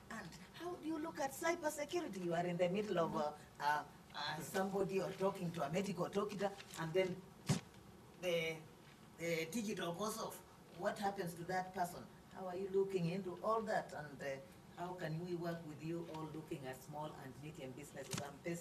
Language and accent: English; Kenya; English is a second language; I come from Africa, Kenya. Mm-hmm. Kenya is one of the countries that is digitalized.